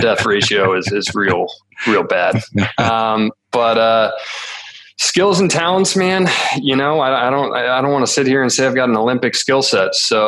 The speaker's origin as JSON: {"language": "English", "country": "Hong Kong", "tie": "born or raised there", "said": "I grew up in Hong Kong, actually, was born there, and we did a lot of traveling."}